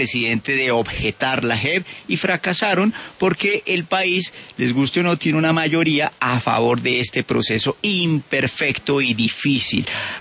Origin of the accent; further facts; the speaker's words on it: Colombia; soy colombiano y estoy dichoso.